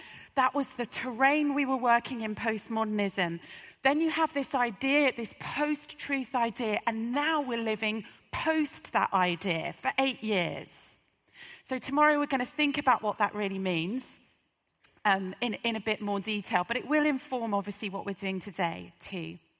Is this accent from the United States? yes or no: no; United Kingdom; And obviously as British people, we always apologise if we bump into anyone